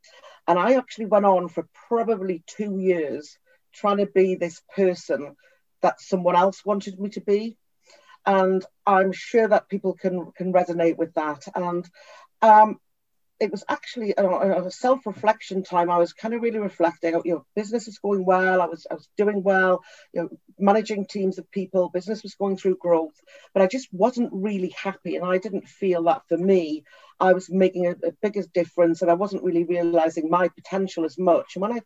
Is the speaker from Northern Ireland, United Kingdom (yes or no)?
no; Newcastle upon Tyne, North East England, United Kingdom; now in Cotswolds, United Kingdom; I am from Newcastle upon Tyne, which I'm very proud of, proud to be a Geordie, but actually living now here in the Cotswolds